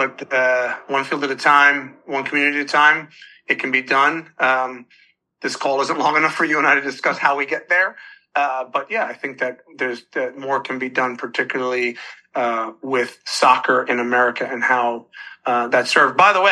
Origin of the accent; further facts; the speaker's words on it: New Jersey, United States; I'm from New Jersey